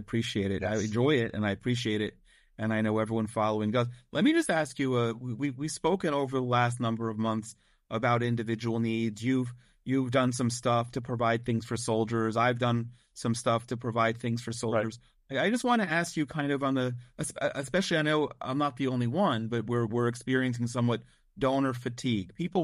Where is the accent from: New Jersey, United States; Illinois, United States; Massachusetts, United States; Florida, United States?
New Jersey, United States; and I'm from New Jersey. I'm used to cold weather.